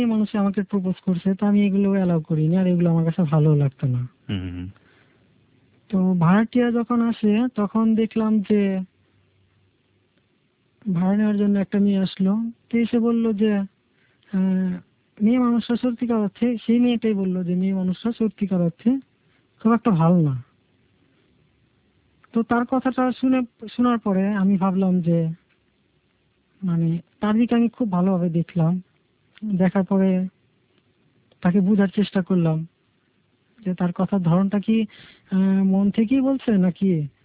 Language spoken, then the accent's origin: Bangla; Dhaka, Dhaka Division, Bangladesh; আমার জন্ম পুরান ঢাকাতেই, কিন্তু আমার বাবার আদি স্থায়ী মানে জন্মসূত্র তার পাকিস্তান।